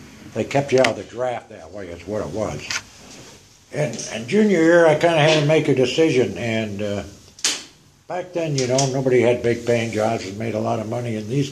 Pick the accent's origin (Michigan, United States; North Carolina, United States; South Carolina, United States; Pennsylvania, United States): Michigan, United States; Detroit; I was born in Detroit, Michigan, one of the few white folks from that area now. I grew up and went through high school and university there.